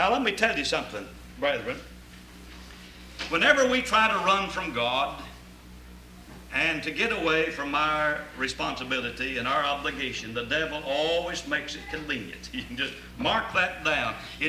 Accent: Kentucky, United States; I grew up in Eastern Kentucky.

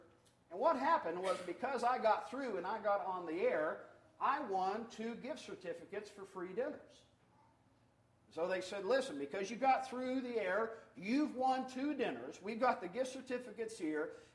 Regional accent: Arkansas, United States; But I grew up in Northwest Arkansas, and being that close to Kansas City, I could tune in and watch Kansas City sports.

